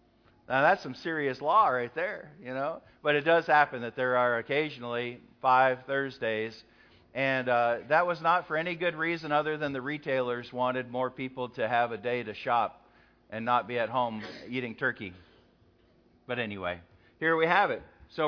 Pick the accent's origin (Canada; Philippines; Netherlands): Canada; now in United States; Being formerly a Canadian, I get two Thanksgivings a year.